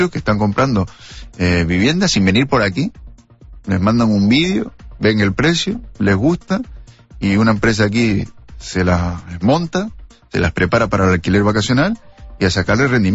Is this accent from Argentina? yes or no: no; Canary Islands, Spain; los canarios nos iremos quedando sin viviendas